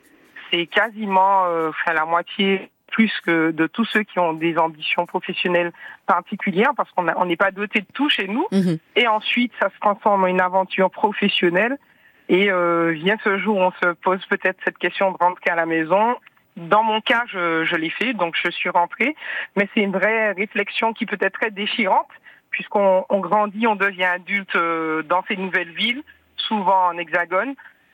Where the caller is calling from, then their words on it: Martinique, France; je suis de la Martinique et tout dans l'émission du jour fait écho à ce que nous on vit très souvent aux Antilles